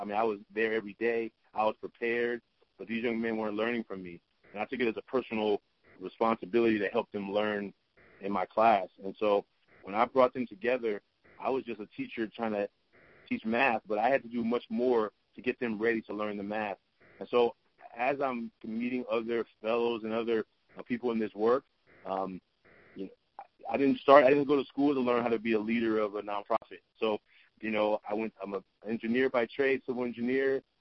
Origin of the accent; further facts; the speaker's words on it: Oakland, California, United States; I'm from Oakland, California.